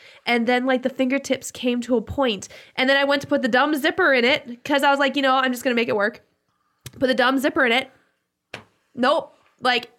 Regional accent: Cloquet, Minnesota, United States; We grew up in Cloquet Lumberjacks.

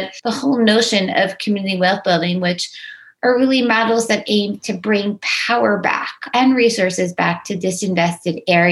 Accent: Baltimore, Maryland, United States; So this actually goes back to my childhood, and I grew up in Baltimore, Maryland

